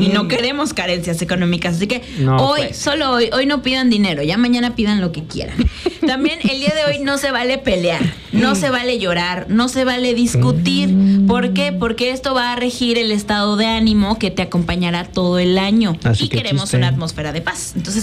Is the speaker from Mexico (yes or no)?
yes; Mexico; O sea, no creo que pase nada si ya siendo mexicanos adoptemos creencias del otro continente.